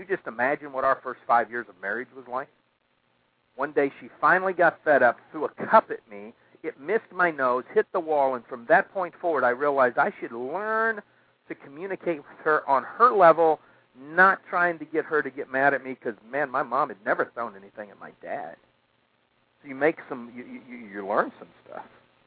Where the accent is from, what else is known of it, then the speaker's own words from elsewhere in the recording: Midwest, United States; You know, I can tell you what, I grew up in the Midwest.